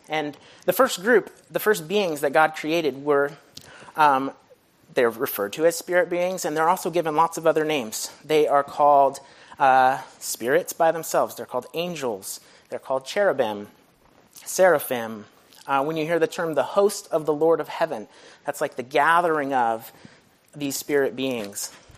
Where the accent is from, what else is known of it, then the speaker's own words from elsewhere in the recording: Philippines; I grew up in the Philippines in a tribe that was very in tune with spirits and the spiritual realm.